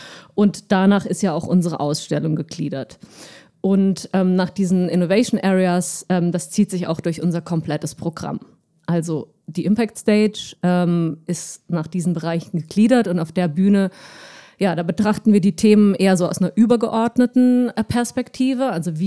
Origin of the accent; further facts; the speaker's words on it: Saarland, Germany; now in Munich, Germany; Ja, ursprünglich komme ich aus dem Saarland, aber ich wohne schon seit sehr langer Zeit in München.